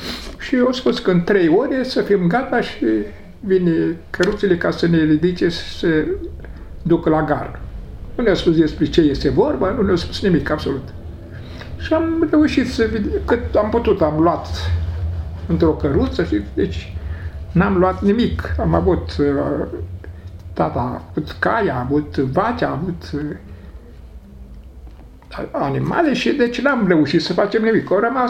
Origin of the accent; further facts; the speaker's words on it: Moldova; now in Romania; Pe motiv că noi suntem basarabeni și am fugit de ruși, de comunism.